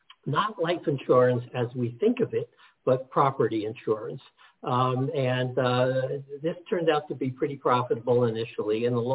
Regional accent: Newark, New Jersey, United States; born there; I was born in Newark, New Jersey. My father was a soldier in World War II. I was part of the largest birth class, 1947, almost 75 years ago, when everyone came back from the war. And one of the first things that my parents did is to move out of Newark.

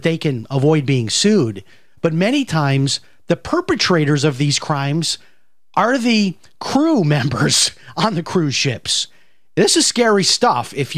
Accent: Chicago, Illinois, United States; I grew up in Chicago. I had colds all the time growing up in Chicago.

